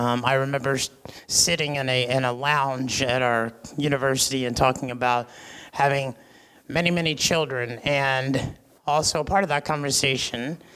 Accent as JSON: {"language": "English", "town": "Philadelphia", "region": "Pennsylvania", "country": "United States", "said": "We are Northeasterners. I hope you don't hold that against us. I'm from Philly."}